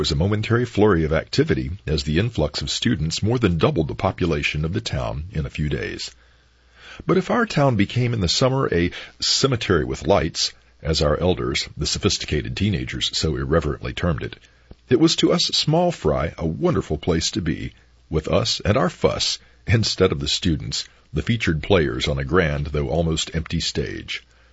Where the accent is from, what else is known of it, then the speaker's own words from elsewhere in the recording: Chapel Hill, North Carolina, United States; Growing up in Old Chapel Hill, was there ever a generation that didn't think it had more fun in its youth than any other generation?